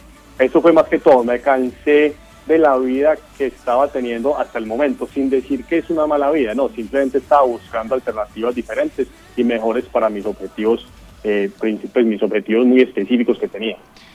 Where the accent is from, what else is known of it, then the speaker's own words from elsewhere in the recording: Colombia; moved away as an adult; salí de muchas comodidades estando en Colombia.